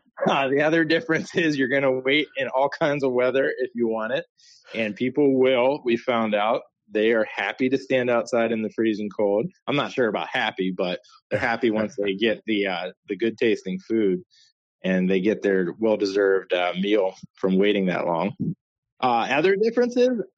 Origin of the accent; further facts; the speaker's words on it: Pennsylvania, United States; And we absolutely fell in love with the area because we're originally from Western Pennsylvania.